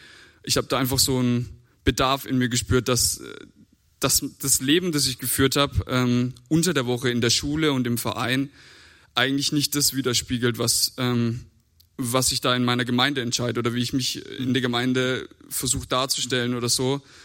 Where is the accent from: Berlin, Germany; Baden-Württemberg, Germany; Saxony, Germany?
Baden-Württemberg, Germany; Langensteinbach; Ich komme hier aus Langsteinbach. Ich bin 23.